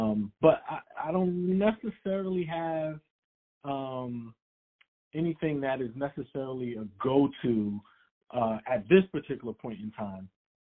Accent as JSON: {"language": "English", "region": "New Jersey", "country": "United States", "said": "But I was, and he's from New Jersey, and I'm from New Jersey as well."}